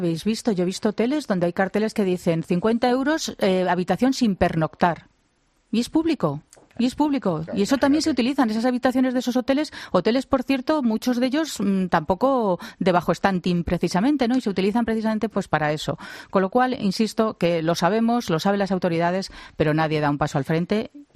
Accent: Spain; como española lo digo, como ciudadana

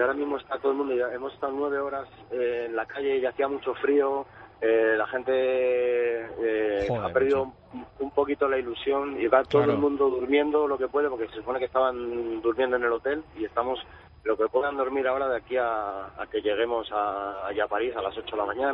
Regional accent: Guadalajara, Castilla-La Mancha, Spain; Yo, por ejemplo, vengo de Guadalajara.

